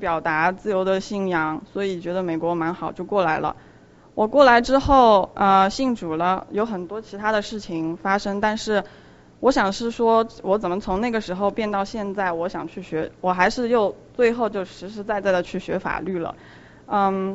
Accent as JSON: {"language": "Chinese", "country": "China", "tie": "born or raised there", "said": "其实我学这些都是因为我在中国长大的。"}